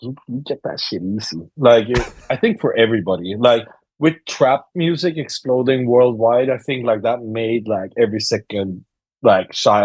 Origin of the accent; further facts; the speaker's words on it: Skellefteå, Västerbotten County, Sweden; I'm from Skellefteå, which is like really close to Umeå, where like … shit is from.